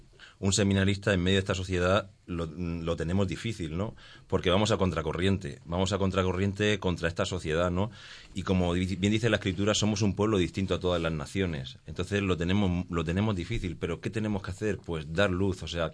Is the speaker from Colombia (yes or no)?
no; Albatera, Valencian Community, Spain; Sí, de Albatera.